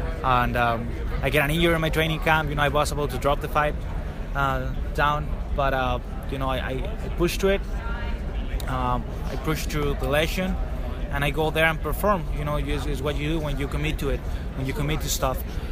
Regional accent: Mexico; English is a second language; the past 2 years has been crazy in Mexico, you know. Now more people knows me in my hometown.

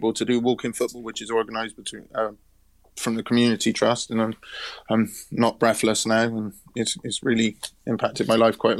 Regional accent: Bristol, South West England, United Kingdom; I'm 36. I come from Bristol

